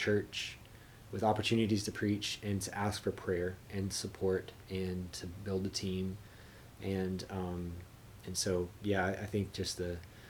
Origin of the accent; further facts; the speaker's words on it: Alabama, United States; born there; So I was born in the Deep South in Alabama and was raised in church.